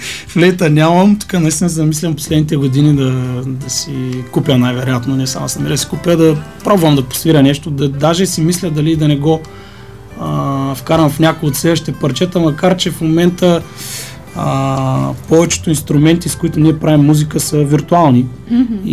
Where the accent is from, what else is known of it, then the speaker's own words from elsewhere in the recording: Silistra, Silistra Province, Bulgaria; аз бях много малък, така в моя роден град, който е Силистра